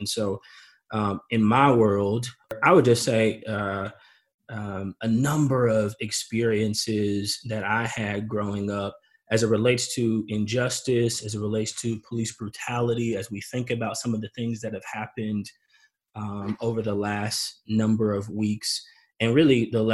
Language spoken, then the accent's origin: English; St. Louis, Missouri, United States; I was born and raised in St. Louis around not too far from Ferguson.